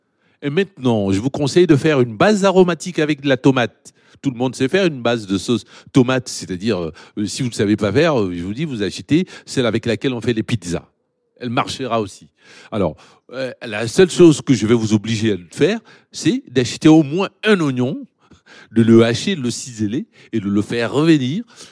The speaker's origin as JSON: {"language": "French", "country": "Cameroon", "tie": "born or raised there", "said": "Moi, quand j'ai grandi au Cameroun, je ne savais pas que le gombo, on pouvait le conserver."}